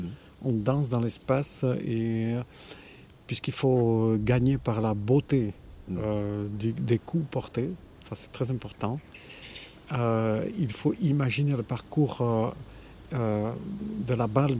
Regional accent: Saint-Palais, Nouvelle-Aquitaine, France; je suis né en 1947 à Saint-Palais, dont on appelait où, en basque. C'est un pays de collines, de rivières.

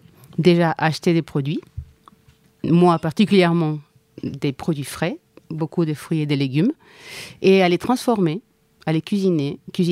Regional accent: Chile; French is a second language; moved away as an adult; now in France; Chili. Je suis partie. J'ai pris l'avion et j'ai traversé un continent. Je suis arrivée en France. Je ne parlais pas français.

